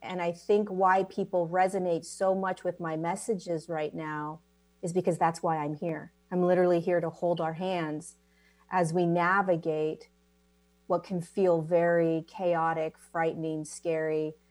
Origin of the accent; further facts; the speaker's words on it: California, United States; born there; So I was born in California.